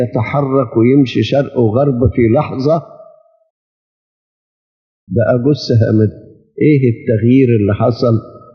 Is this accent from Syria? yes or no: no; Egypt; يعني صوروا لما يكون عندنا في مصر 60 مليون